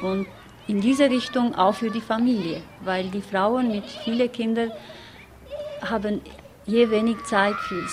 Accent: Kosovo; Zum Beispiel, ich bin Albanerin aus Kosovo.

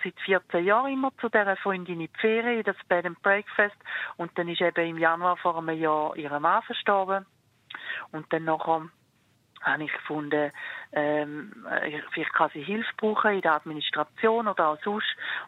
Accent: Bischofszell, Thurgau, Switzerland; moved away; also born or lived in Winterthur; also aufgewachsen bin ich in Bischofszell im Kanton Thurgau und das ist ja auch ein kleines Städtchen

